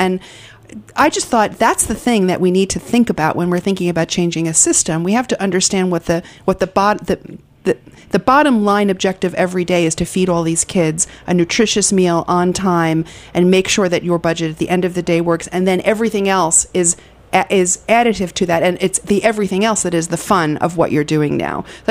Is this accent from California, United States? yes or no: no; Long Island, New York, United States; I did not grow up in New York City, and I grew up on Long Island, and I did go to public school